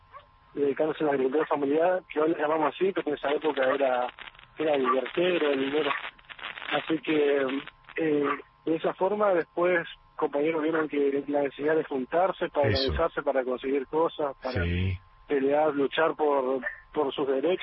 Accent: Villa Ocampo, Santa Fe, Argentina; also born or lived in Rosario; Yo soy nacido y criado en Isleta Norte, digamos, donde está la radio

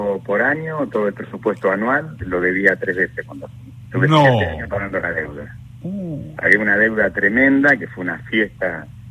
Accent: Ensenada, Buenos Aires Province, Argentina; born there; Sí, sí, la verdad que nací en Ensenada, en la localidad de Punta Lara.

